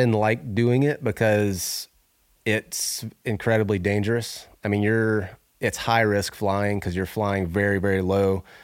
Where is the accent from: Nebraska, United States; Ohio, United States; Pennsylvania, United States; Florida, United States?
Florida, United States; I grew up in the Southeast hunting whitetails, and our whitetails, I mean, I'm talking Florida whitetails.